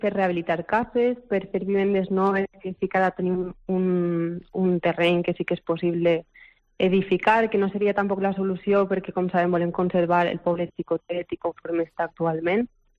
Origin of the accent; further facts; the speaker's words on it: Valencian Community, Spain; No és perquè sigui el meu poble, però jo crec que és de visita obligatòria dels pobles de l'interior de Castelló.